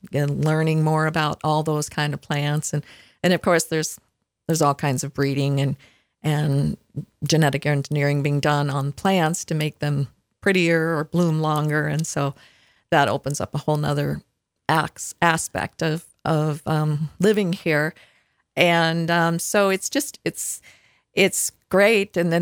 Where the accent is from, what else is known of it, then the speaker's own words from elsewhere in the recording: Midwest, United States; And I came from the Midwest where we had just this incredible